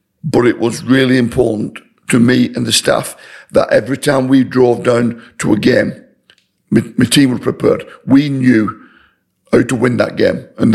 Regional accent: Wigan, North West England, United Kingdom; I wanted to stay at Wigan, my hometown club.

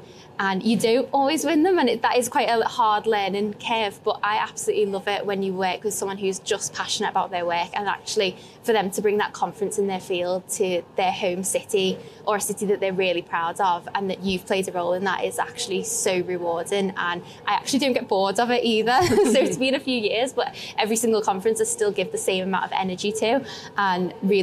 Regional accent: Liverpool, North West England, United Kingdom; I'm from Liverpool in the UK and I work for Liverpool Convention Bureau.

